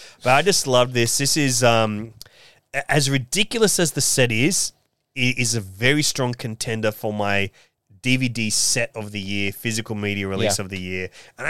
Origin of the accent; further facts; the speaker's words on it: Sydney, New South Wales, Australia; I think this is only the second time I've seen Sydney, my hometown, on screen in 4K in my home.